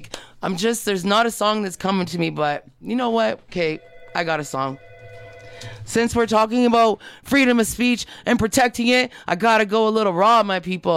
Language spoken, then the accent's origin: English; Detroit, Michigan, United States; Black Native from back home, Michigan area, Detroit in the house, Windsor.